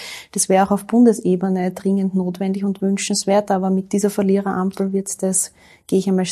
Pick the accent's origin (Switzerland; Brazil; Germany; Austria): Austria; Lower Austria; Ich komme ja aus Niederösterreich